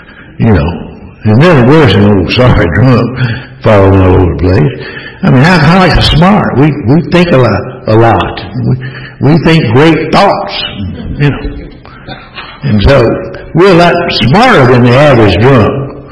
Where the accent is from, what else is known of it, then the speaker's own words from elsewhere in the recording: Atlanta, Georgia, United States; I was raised in Atlanta